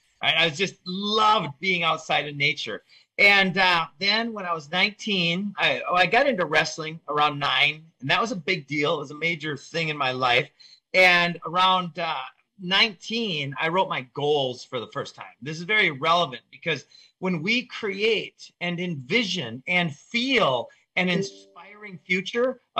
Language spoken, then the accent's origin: English; Minnesota, United States; So I grew up in Minnesota.